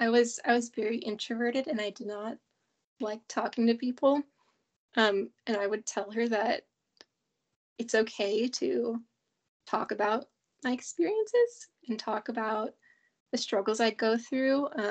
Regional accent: Minnesota, United States; I'm from Minnesota in the United States. And yeah, I'm 21, just living life right now.

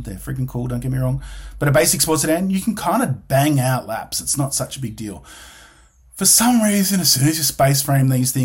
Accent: Australia; I am Australian and can't pronounce that properly.

